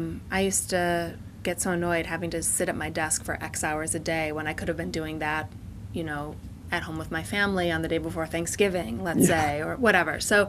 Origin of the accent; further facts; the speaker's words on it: Ann Arbor, Michigan, United States; So I'm from Ann Arbor, Michigan.